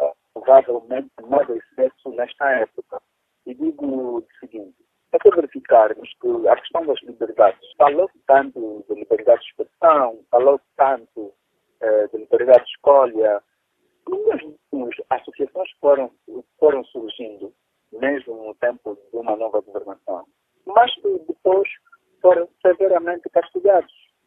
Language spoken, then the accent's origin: Portuguese; Angola; isso deve ser uma preocupação de todos nós, enquanto angolanos